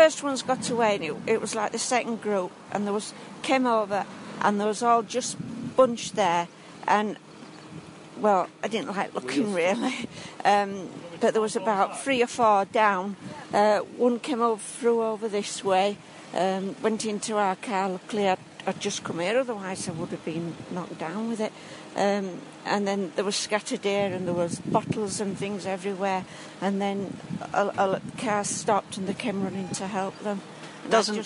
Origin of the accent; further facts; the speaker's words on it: Filey, Yorkshire and the Humber, United Kingdom; from Filey.